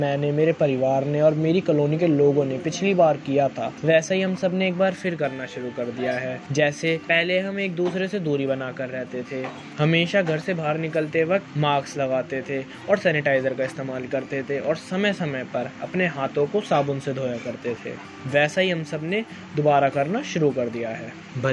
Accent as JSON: {"language": "Hindi", "region": "Delhi", "country": "India", "said": "और मैं चांदनी चौक से हूँ।"}